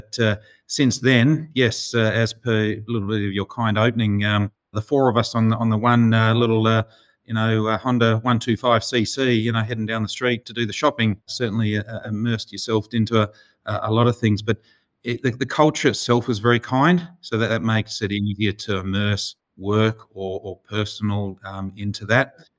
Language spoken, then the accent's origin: English; Perth, Western Australia, Australia; Commonwealth Bank being Sydney head office bound and I'm from Perth